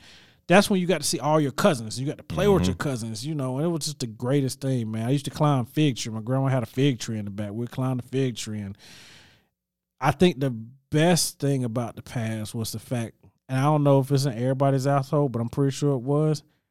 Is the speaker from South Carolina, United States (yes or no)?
yes; South Carolina, United States; I'm from South Carolina, from the country, and we would go. We'll visit grandma